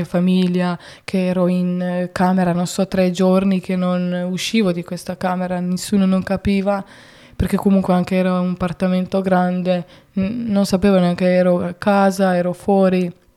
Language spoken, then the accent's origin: Italian; Zagreb, City of Zagreb, Croatia; Italian is a second language; Io sono da Zagabria, di Croazia.